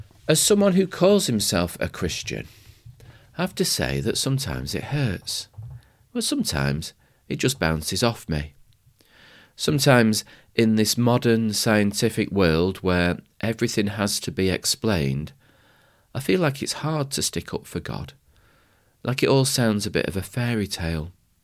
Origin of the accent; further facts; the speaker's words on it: Manchester, North West England, United Kingdom; In fact, when I was growing up in Manchester, then one of the most fundamental questions regarding your identity was United or City.